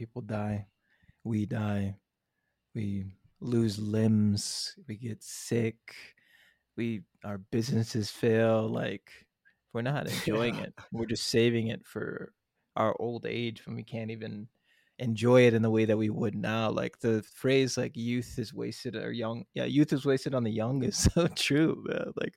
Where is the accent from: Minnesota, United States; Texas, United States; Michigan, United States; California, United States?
Minnesota, United States; Like I grew up in Minnesota, so I like skied and snowboarded a little bit, but never like real.